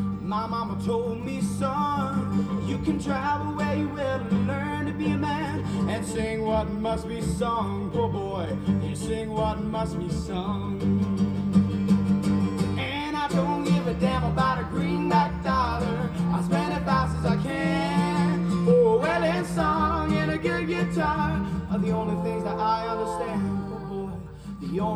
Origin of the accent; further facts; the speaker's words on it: Prescott, Arizona, United States; we are from Prescott, Arizona, and this next one, got some people here. And this next one is about the historic Elks Theater in our hometown.